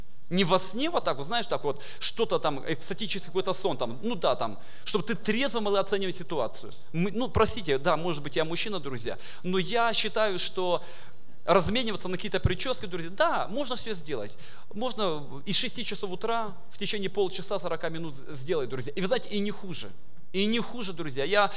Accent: Moscow, Russia; и для вас тоже как москвич

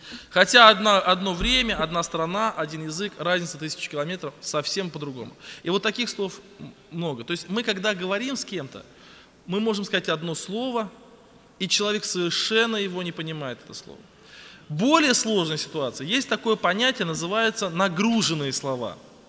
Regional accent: Samara, Samara Oblast, Russia; Когда я из Самары приехал в Краснодарский край

